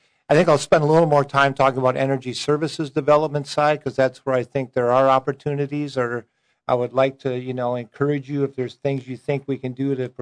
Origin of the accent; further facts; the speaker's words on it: Monticello, Minnesota, United States; I grew up in Minnesota, my wife and I both actually, and I worked at a plant there, Monticello Nuclear Plant, which was in my hometown actually where I grew up